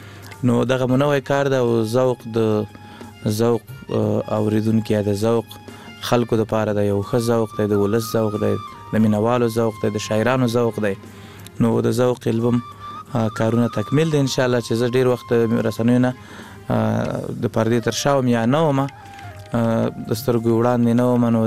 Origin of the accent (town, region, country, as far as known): Laghman, Afghanistan; also born or lived in Kunduz